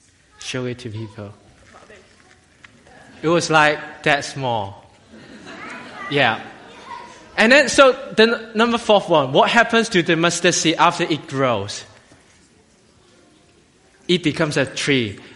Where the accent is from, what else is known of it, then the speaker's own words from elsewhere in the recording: Hong Kong; English is a second language; My accent wasn't great, you know. I'm not from here, you can tell. I'm from Hong Kong.